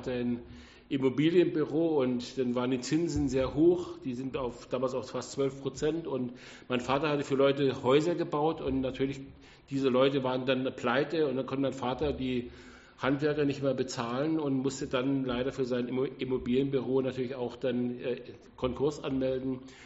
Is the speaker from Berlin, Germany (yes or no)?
yes; Berlin, Germany; also born or lived in Hamburg; wir sind eigentlich aus Berlin über Hamburg dann nach Süddeutschland, bin aber dann in einem Ort Nähe von Heilbronn zum Glauben gekommen.